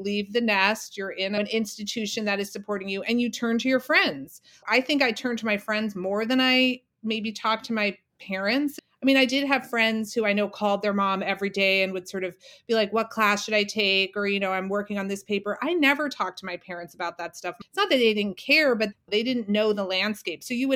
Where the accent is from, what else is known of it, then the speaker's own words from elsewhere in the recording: New York City, New York, United States; I grew up in New York City. I went to public school in New York City. I loved where I grew up.